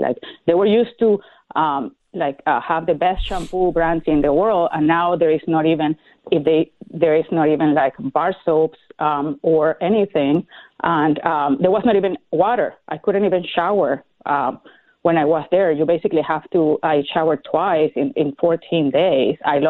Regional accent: Venezuela; moved away as an adult; Well, I grew up in Venezuela, and And I was there until I finished my law degree, and I worked for the Supreme Court before Chavez started his this new regime. So I haven't really lived in Venezuela since that 1998

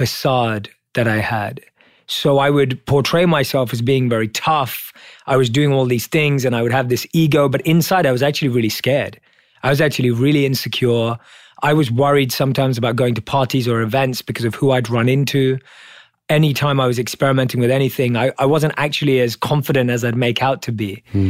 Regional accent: London, United Kingdom; So I was born and raised in London as a normal Indian kid.

